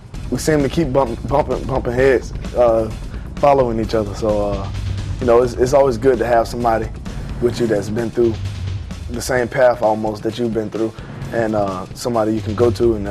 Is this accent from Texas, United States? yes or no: no; Virginia, United States; I'm from Virginia, so, not as big as New York.